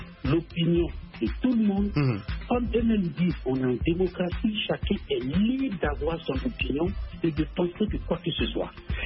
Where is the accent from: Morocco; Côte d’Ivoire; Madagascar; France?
Côte d’Ivoire; La Côte d'Ivoire, dont je suis ivoirien, a ses problèmes politiques